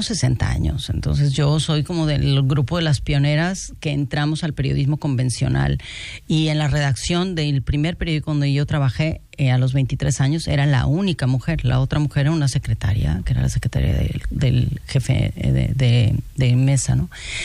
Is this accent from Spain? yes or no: no; Mexico; soy la llorona mexicana, tu llorona clásica mexicana